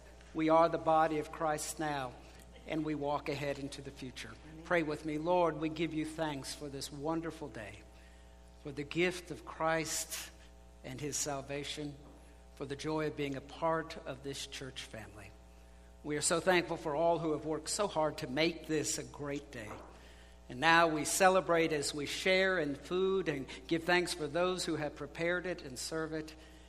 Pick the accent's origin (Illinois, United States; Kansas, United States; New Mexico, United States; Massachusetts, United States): Kansas, United States; Who's from Kansas? I grew up in Kansas.